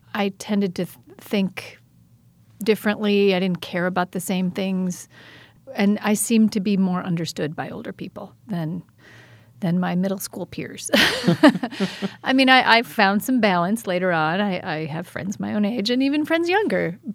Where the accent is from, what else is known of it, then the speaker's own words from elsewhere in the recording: Janesville, Wisconsin, United States; typical middle school experience growing up in Janesville, in any place really, it was just hard.